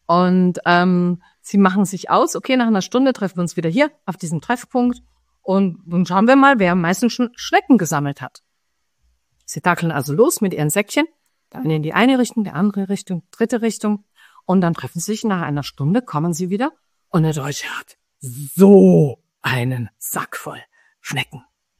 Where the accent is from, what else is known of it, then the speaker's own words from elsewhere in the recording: Switzerland; Ich als Schweizerin darf diesen Witz erzählen.